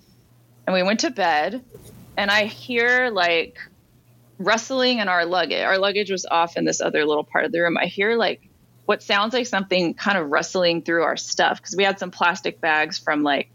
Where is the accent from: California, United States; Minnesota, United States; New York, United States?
California, United States; Again, I'm from California.